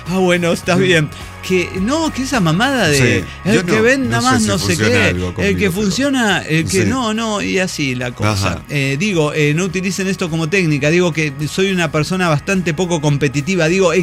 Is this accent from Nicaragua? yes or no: no; Venezuela; now in Ushuaia, Argentina; Chamo venezolano, residente en estos momentos en Ushuaia, Tierra del Fuego, Argentina.